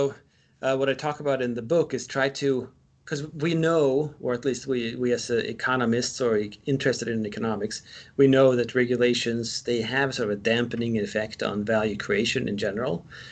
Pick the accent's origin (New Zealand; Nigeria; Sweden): Sweden; since I'm from Sweden